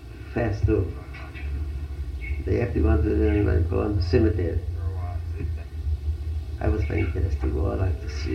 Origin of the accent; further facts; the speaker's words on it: Balta, Odesa Oblast, Ukraine; I came from Balta